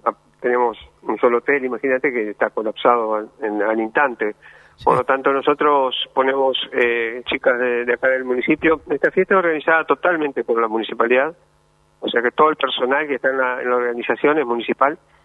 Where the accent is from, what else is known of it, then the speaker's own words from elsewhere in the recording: Argentina; tenemos que, como argentinos, tenemos que descubrir más